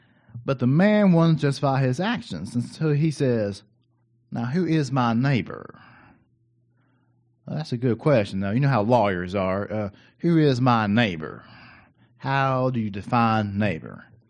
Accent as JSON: {"language": "English", "region": "Tennessee", "country": "United States", "said": "Well, we say, no, we're from McMinn County. You know, we're not like those people from Polk. We're Megs."}